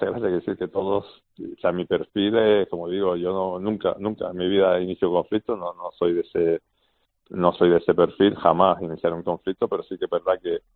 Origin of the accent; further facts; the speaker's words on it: Canary Islands, Spain; Y luego que los que somos canarios sabemos que a las 10 de la mañana hace sol por todo nuestro viento